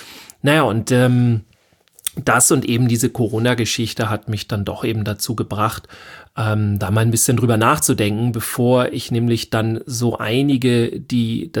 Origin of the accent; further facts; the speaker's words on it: Schleswig-Holstein, Germany; wo kommen Sie denn eigentlich her? Und ich dann gesagt habe, so Schleswig-Holstein